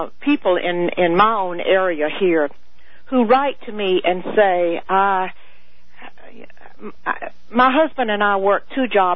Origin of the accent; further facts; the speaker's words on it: United States; I'm an American, and I speak English.